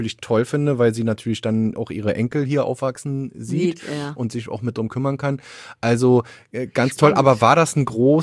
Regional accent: Berlin, Germany; born there; Viele wissen das ja, dass ich gebürtiger Berliner bin und natürlich so als DDR-Sozialisierter

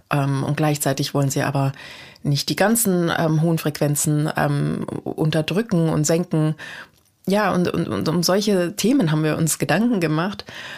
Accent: East Germany, Germany; ich bin ja in der DDR geboren und noch aufgewachsen.

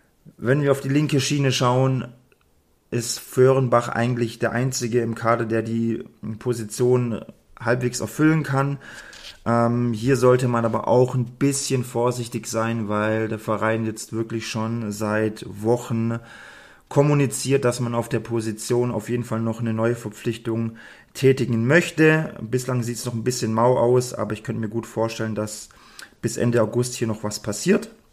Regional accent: Heidenheim, Baden-Württemberg, Germany; Ich bin 36 Jahre alt, geboren in Heidenheim und lebe auch nach wie vor hier in der Stadt.

